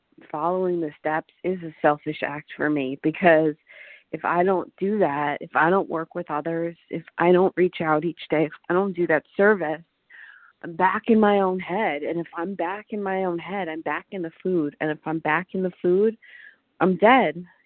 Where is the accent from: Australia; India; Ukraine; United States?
United States; Washington; recovered, and I am from Washington State.